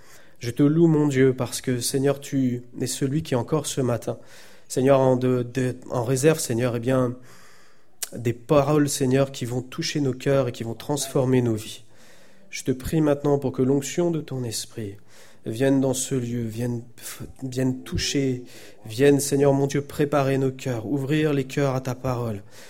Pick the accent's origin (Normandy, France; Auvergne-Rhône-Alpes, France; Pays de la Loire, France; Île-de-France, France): Pays de la Loire, France; je viens de Vendée. C'est 120 km d'ici pile de chez moi.